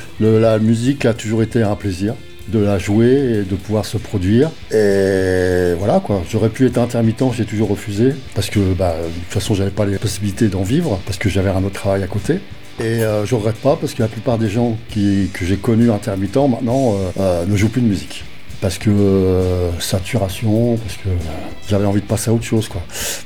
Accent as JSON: {"language": "French", "town": "Le Havre", "region": "Normandy", "country": "France", "said": "Et je suis du Havre, hein, j'habitais au Havre."}